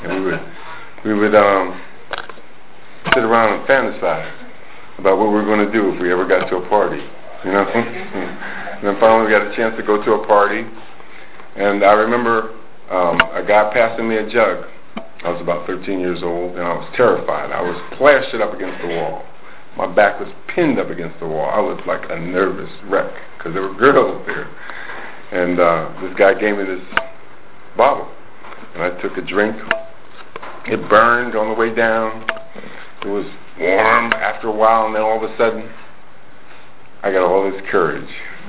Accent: Maplewood, New Jersey, United States; I grew up in Jersey. I grew up in a suburb of Newark called Maplewood, New Jersey. It was a beautiful, really, really nice, pleasant suburb. Very ethnic community, a lot of Italians.

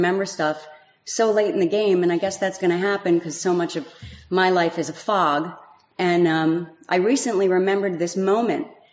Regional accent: New Jersey, United States; I grew up in North Jersey. Typical.

